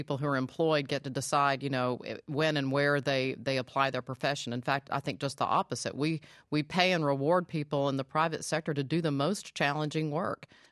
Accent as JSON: {"language": "English", "region": "Virginia", "country": "United States", "tie": "born or raised there", "said": "When I see Virginia, my home state, getting a waiver"}